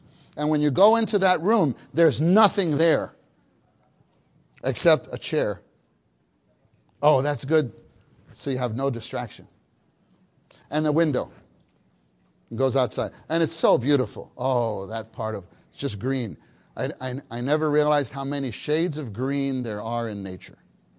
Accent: New York City, New York, United States; also born or lived in Southern California; I confess I am a city boy, born and raised in New York City

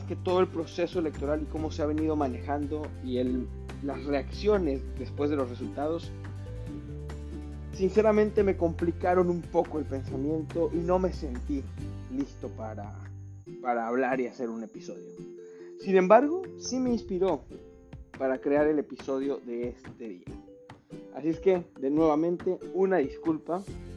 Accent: Mexico; now in United States; yo, como mexicano, hoy americano

